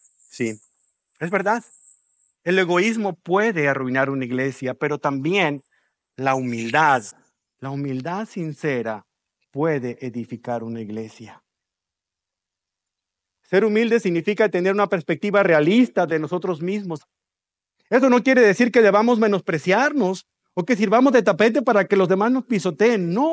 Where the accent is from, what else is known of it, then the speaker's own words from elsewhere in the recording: Mexico; cuando estamos afuera gritamos que somos bien mexicanos